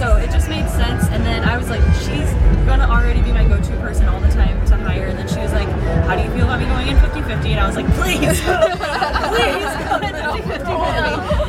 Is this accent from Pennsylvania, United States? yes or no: no; St. Louis, Missouri, United States; St. Louis.